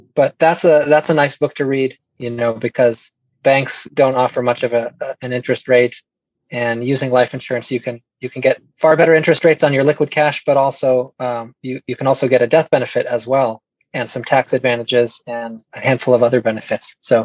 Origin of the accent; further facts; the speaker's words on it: New Mexico, United States; You know, I grew up in New Mexico. I really love the way that the sage smells when it rains in New Mexico